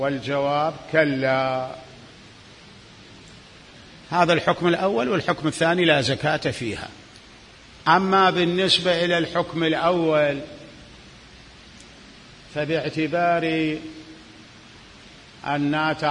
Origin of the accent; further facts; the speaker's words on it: Iraq; الأوراق النقدية المتعارفة الآن عندنا في العراق